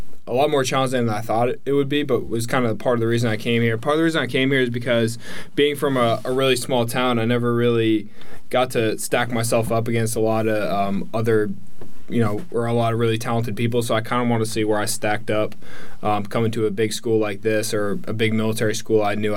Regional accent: Barre, Massachusetts, United States; I'm from Barre, Massachusetts

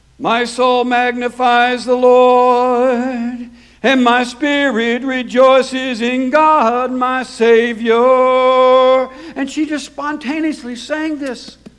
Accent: Daytona, Florida, United States; now in Lake County, United States; We're not from Lake County. We're from Daytona. And as a child, I don't think I ever came to Lake County.

